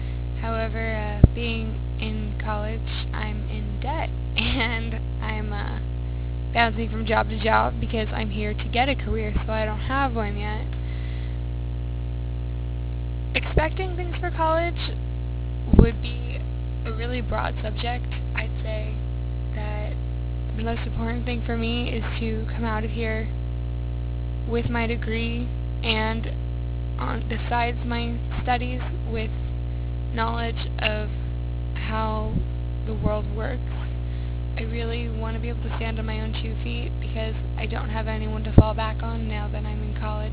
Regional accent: Long Beach, California, United States; also born or lived in Lancaster, California; Anyways, I'm from Long Beach, California, originally, until I was 14, and then I moved to Lancaster, California, which is in the middle of the Mojave Desert, which is the middle of nowhere.

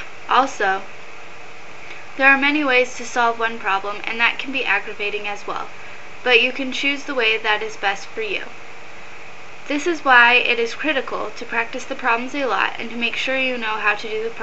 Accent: Santa Clarita, California, United States; I am 21 years old. I'm from Santa Clarita, California, and people don't usually know where that is until I say that it is very close to Magic Mountain

